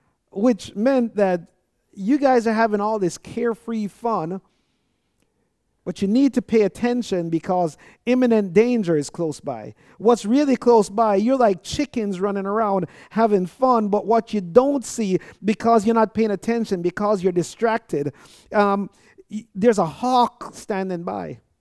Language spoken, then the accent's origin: English; Jamaica; And growing up, I'm Jamaican, as you guys know, or some of you know, I would hear a lot of these sayings.